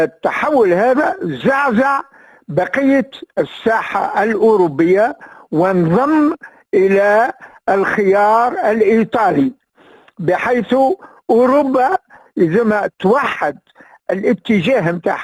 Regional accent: Tunisia; اعتقادي أن هذا نجم نطرحوه كتونسيين

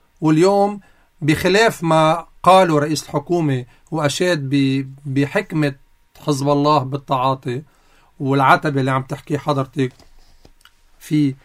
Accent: Lebanon; انا كشعب لبناني وكدولة لبنانية

